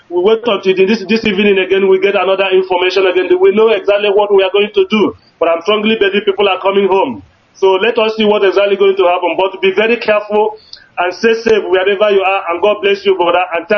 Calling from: Heidelberg, Baden-Württemberg, Germany; I'm calling from Germany, Heidelberg.

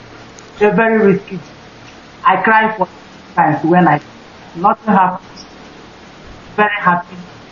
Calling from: Germany; I'm calling from Germany.

